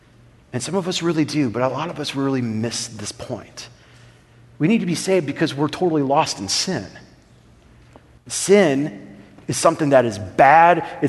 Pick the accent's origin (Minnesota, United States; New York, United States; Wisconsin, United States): Wisconsin, United States; I just grew up Lutheran. I'm from Wisconsin, and I'm a German. And so Germans are Lutheran in Wisconsin.